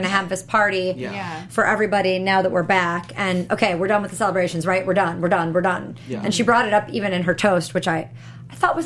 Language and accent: English; Wisconsin, United States; I'm from Wisconsin.